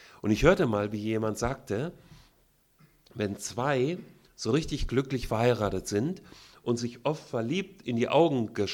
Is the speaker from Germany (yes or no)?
yes; Kassel, Hesse, Germany; Ich komme aus Kassel, Hessen.